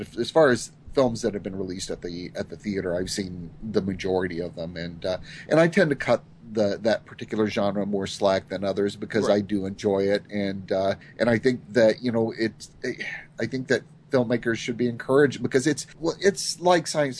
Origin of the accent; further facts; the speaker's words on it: Illinois, United States; I grew up in Southern Illinois, and we grew around here on Channel 8, which is the WSIU, the station out of Carbondale where we went to college